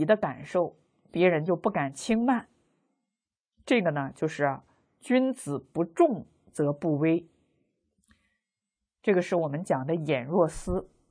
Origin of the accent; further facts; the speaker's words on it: China; 显然是给我们中国人看的，是提醒中国人说话声音不要太大了。